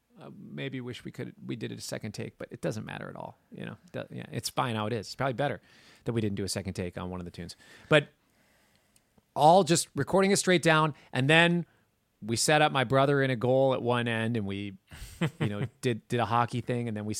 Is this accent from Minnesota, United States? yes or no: yes; Minnesota, United States; I grew up in Minnesota. So it's just like, to me, like everybody's got ice skates.